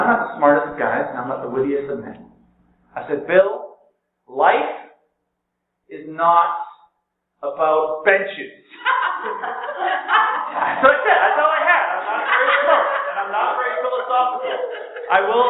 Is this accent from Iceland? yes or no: yes; Iceland; I'm from Iceland. I'm born and raised in Iceland